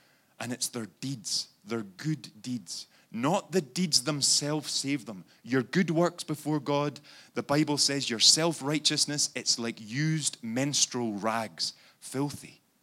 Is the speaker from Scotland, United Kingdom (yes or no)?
yes; Scotland, United Kingdom; accent: Scottish brogue; by my brogue, you would clearly hear that I'm no more English than I am flying in the air. I'm Scottish through and through. More than that, a Scottish Presbyterian.